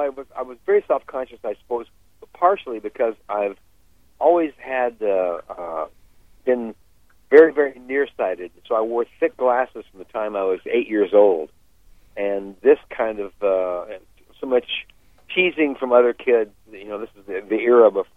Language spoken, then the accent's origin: English; Pacific Northwest, United States; because I grew up in the Northwest, and I was always a very shy kid.